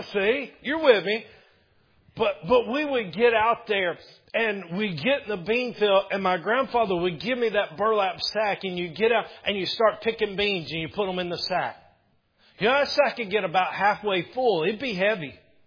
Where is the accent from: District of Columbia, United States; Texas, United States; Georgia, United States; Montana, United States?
Georgia, United States; Powder Springs; I grew up in Powder Springs, about 2 hours north of here. I grew up on 26 acres. My grandparents lived right next door.